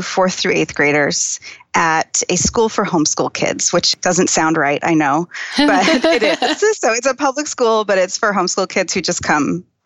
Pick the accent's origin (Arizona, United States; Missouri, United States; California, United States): Arizona, United States; Phoenix; When I was a kid, so I grew up in Phoenix, and I don't know if you have been to Phoenix in the summer, but it is terrible.